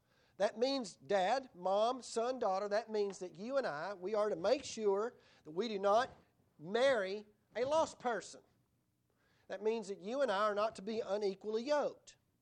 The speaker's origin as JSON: {"language": "English", "country": "United States", "said": "I'm part of the United States. I'm American. I'm American, right?"}